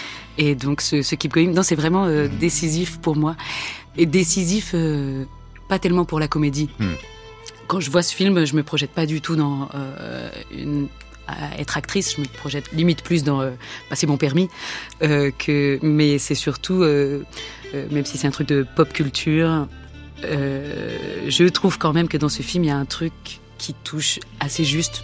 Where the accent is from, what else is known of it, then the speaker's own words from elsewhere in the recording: Paris, Île-de-France, France; born there; Et j'habite Paris, je suis née à Paris